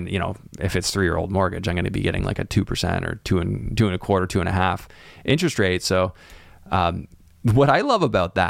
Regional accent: Canada; And the opportunity, like as a Canadian, to get like qualifications to get into those mortgages is like way hard.

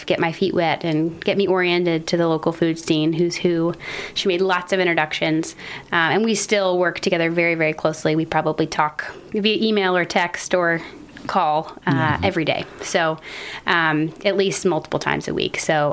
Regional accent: Lexington, Kentucky, United States; I am from right here in Lexington.

